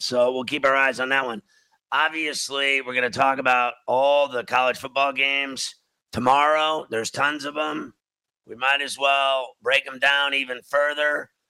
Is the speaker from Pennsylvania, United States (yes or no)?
yes; Pittsburgh, Pennsylvania, United States; I'm from Pittsburgh, if you didn't know that by now. And I have Steeler season tickets.